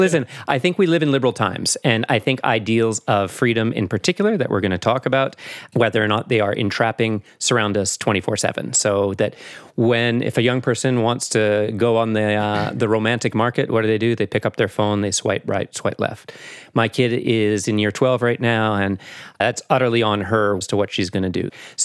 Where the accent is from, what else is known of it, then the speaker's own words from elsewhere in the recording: Canada; moved away as an adult; from my voice, you'll hear that I'm not from around here. I'm Canadian. And in 2010, I moved here with my wife.